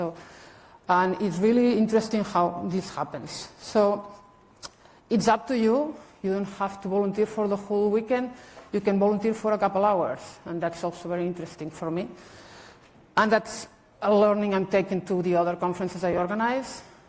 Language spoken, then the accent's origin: English; Barcelona, Catalonia, Spain; I am from Barcelona